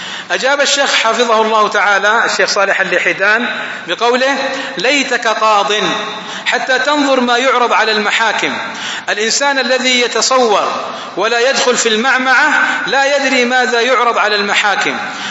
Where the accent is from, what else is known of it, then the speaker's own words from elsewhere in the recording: Saudi Arabia; أنه لم يبقى عندنا في السعودية من تطبيق شرع الله تعالى سوى تطبيق الأحوال الشخصية